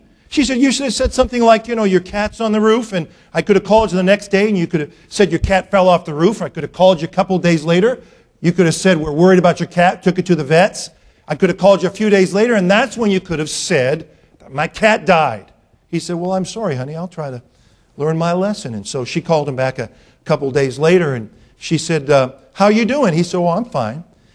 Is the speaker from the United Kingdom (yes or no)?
no; Washington, District of Columbia, United States; I grew up in the Washington, D.C. area.